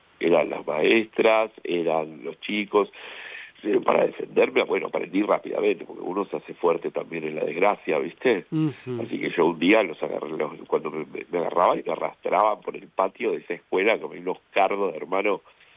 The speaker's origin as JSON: {"language": "Spanish", "region": "southern Chile", "country": "Chile", "tie": "born there", "moved": "yes", "said": "Yo nací en Chile y nací en el sur de Chile."}